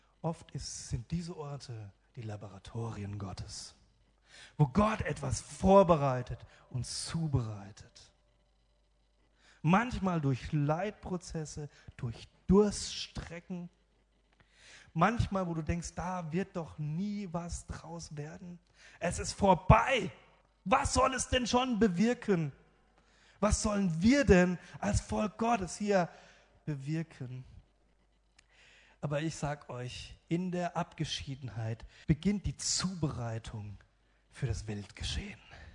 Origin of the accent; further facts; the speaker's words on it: Miltenberg, Bavaria, Germany; Und wenn ich dann sage, ich bin aus Miltenberg, dann sagen sie, hä, wo?